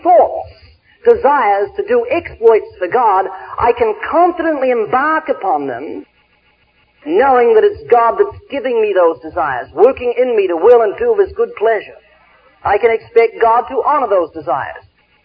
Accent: New Zealand; now in California, United States

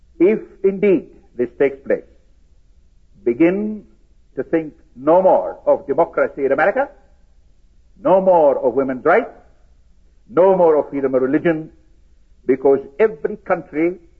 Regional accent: Nazareth, Northern District, Israel; English is a second language; I greet you in the name of Jesus the Christ, my Lord and Savior, and the man from my hometown of Nazareth.

